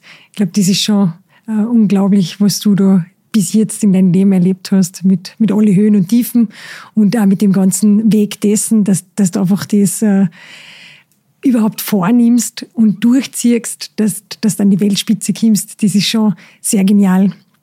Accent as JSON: {"language": "German", "country": "Austria", "said": "ich bin sowieso ein bisschen patriotisch, weil wir ja über österreichische Lebensmittel reden"}